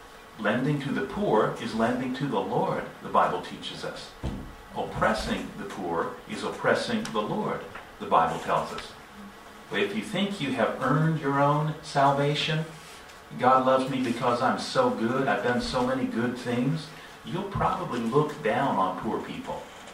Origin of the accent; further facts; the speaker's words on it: United States; I'll talk about my country since I'm an American, but you might find some common points of this in your culture.